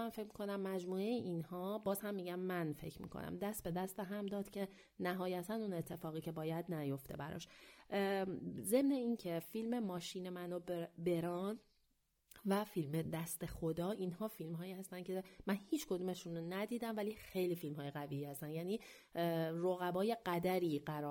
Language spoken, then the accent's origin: Persian; Iran; ولی در هر حال خب به عنوان یک ایرانی از اینکه ایران امسال از اسکار جاموند خوشحال نیستم